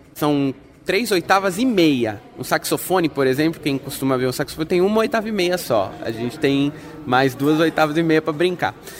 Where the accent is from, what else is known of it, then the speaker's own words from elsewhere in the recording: São Paulo, Brazil; E eu fiquei em São Paulo, que nasci em São Paulo e fui criado em São Paulo.